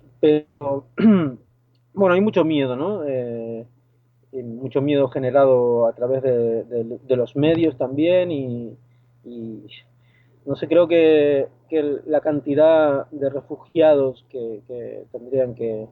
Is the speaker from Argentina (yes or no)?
yes; Argentina; moved away; yo vine aquí en el 2002 y claro, en Europa se planteó una crisis y claro, yo vengo de Argentina, toda mi vida he vivido en crisis.